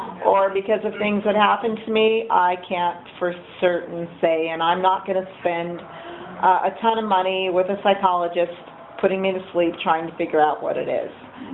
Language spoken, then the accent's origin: English; Bakersfield, California, United States; born there; I was born in Bakersfield. So let's start with the Bakersfield jokes.